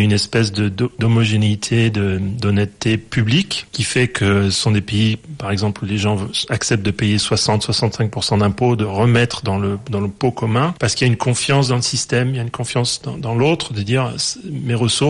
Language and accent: French; Paris, Île-de-France, France; moi je suis parisien, marié à une Danoise.